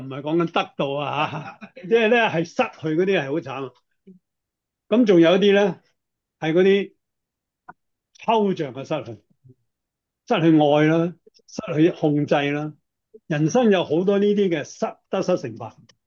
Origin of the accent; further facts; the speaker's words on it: China; 我哋中国人翻译圣经咧，就真系。